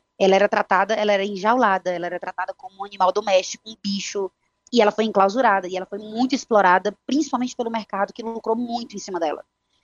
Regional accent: Ceará, Brazil; Sou cearense.

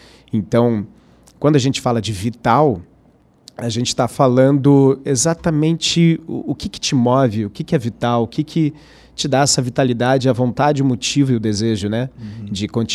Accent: Curitiba, Paraná, Brazil; Eu sou curitibano de origem.

